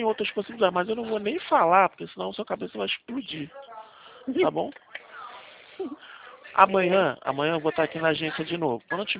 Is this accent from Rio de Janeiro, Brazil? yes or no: yes; Rio de Janeiro, Brazil; Eu sou carioca, falo do Rio de Janeiro.